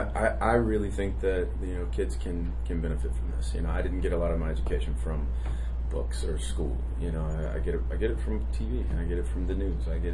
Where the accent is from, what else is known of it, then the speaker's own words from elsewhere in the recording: the South, United States; I'm from the South, you know, so I mean